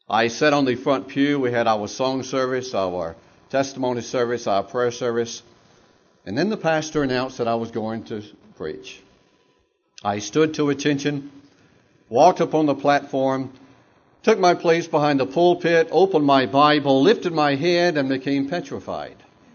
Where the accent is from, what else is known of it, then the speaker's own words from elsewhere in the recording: Augusta, Georgia, United States; born there; I was born on December 12, 1948, not too far from here in Augusta, Georgia.